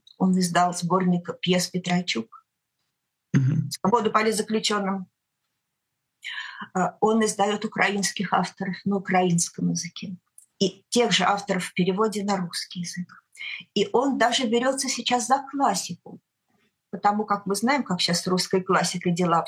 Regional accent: Moscow, Russia; Я москвичка, я родилась в Москве. И провела большую часть своей жизни в одной и той же квартире, в Измайлово.

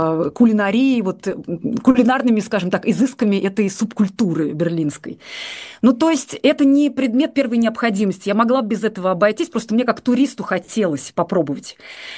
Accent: Kazan, Tatarstan, Russia; А я росла в Казани.

